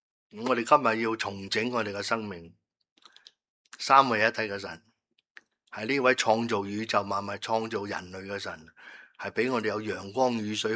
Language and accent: Cantonese; Guangdong, China; 运吉即係俾我哋广东人就明白